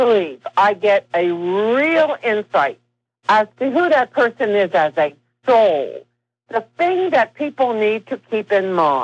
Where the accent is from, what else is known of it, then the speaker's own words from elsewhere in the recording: Philadelphia, Pennsylvania, United States; accent: Philadelphia; I am from Philadelphia area.